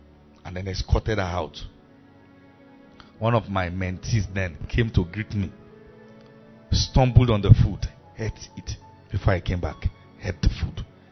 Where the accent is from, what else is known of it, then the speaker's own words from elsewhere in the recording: Kano, Nigeria; I grew up in Kano.